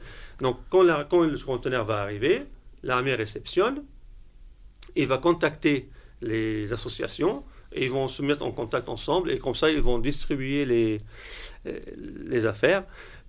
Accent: Lebanon; moved away as an adult; vraiment c'est ce qu'on a vécu au Liban avant, parce que moi quand même j'ai vécu jusqu'à 25 ans dans mon pays d'origine.

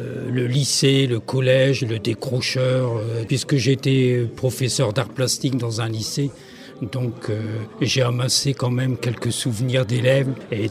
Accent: Saint-Quentin, Hauts-de-France, France; Moi, je suis de Saint-Quentin, mais je suis né là où est né Henri Matisse. Je suis du coteau Cambrésis.

